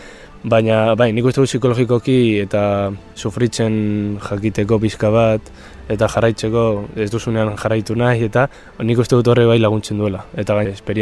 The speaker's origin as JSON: {"language": "Basque", "town": "Vitoria-Gasteiz", "region": "Basque Country", "country": "Spain", "tie": "born there", "said": "20 urte ditut, Gasteizen jaio naiz"}